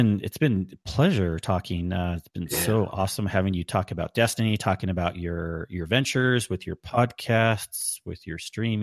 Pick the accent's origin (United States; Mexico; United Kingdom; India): United States; California; growing up in California, maybe because we were, like, West Coast, like, closer to Hawaii.